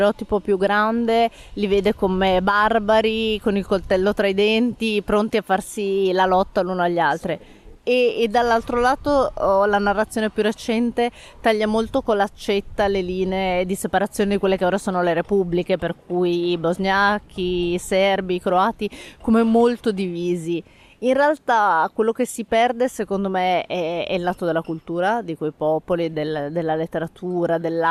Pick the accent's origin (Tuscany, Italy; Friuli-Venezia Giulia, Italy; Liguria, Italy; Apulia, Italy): Friuli-Venezia Giulia, Italy; Pordenone; born there; now in Trieste, Italy; io sono nata a Pordenone, che è ragionevolmente vicino, ma non è Trieste, però vivo Trieste a tempi alterni con più o meno continuità da quando ho 18 anni